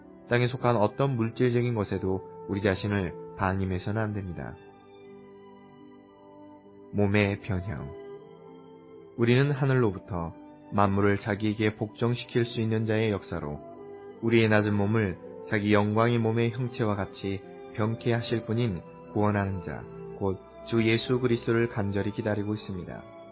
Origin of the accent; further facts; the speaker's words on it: China; 때때로 내가 여행할 때 사람들은 나에게 어디 출신인가를 묻습니다. 나는 그들에게 중국에서 왔다고 말하기는 하지만 나는 하늘에서 왔고 나의 시민권은 하늘에 있다고 말하기를 더 좋아합니다.